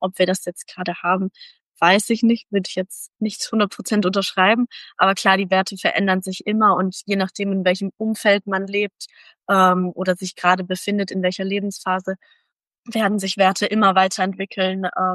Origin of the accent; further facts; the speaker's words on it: Germany; Ich bin in Deutschland groß geworden und jetzt war ich ja genau in Peru 6 Monate